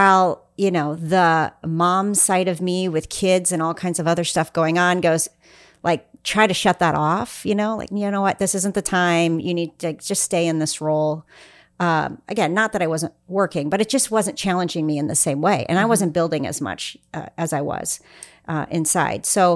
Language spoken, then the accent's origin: English; Missouri, United States; It's now called Truman State University. Oh, yeah. I'm from Missouri.